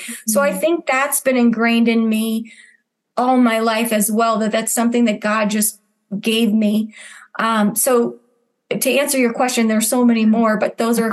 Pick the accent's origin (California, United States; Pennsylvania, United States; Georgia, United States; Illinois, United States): Illinois, United States; So I grew up in Illinois. I am one of 13 children.